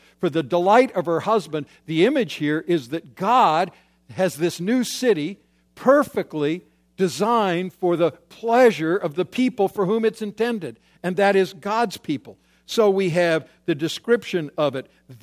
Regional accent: Calgary, Alberta, Canada; And people would inevitably ask, where are you from? And I would say in my naivety, I'm from Calgary where the Winter Olympics are going on.

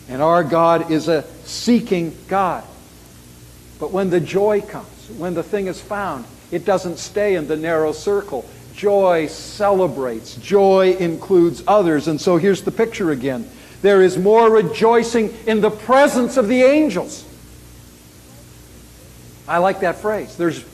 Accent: Canada; I'm Canadian, I can say those things

